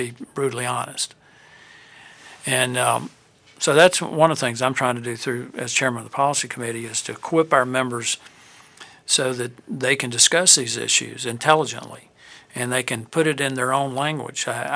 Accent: Alabama, United States; And obviously, I'm from Alabama, but we got some pretty tough media back in Alabama

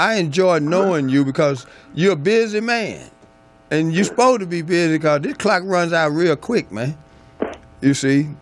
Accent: Murfreesboro, Tennessee, United States; one of my friends that I grew up with in Murfreesboro

